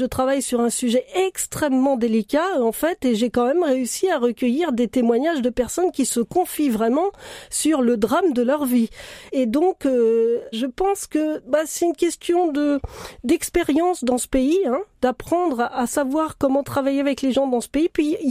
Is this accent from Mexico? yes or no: no; Paris, Île-de-France, France; on est française, on vient de Paris